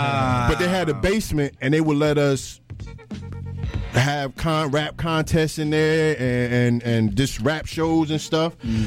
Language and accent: English; New Jersey, United States; And in dream sheet, you know, I'm from Jersey, right out.